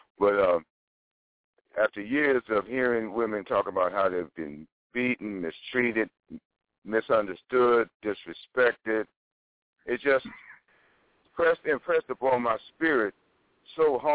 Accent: Chicago, Illinois, United States; also born or lived in Los Angeles; now in Fayetteville, United States; Okay, well, I come from Chicago, Illinois. Then I moved to Los Angeles. Now I live in Fayetteville, Georgia.

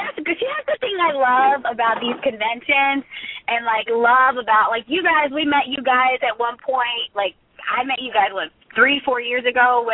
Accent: Texas, United States; So, well, not my hometown, but my home state. But I got

